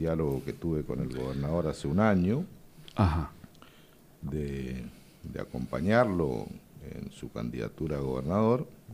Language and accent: Spanish; Santo Tomé, Corrientes, Argentina; nosotros vivimos acá, yo me crié en Santo Tomé, fui 3 veces intendente de Santo Tomé, hice muchas cosas por mi pueblo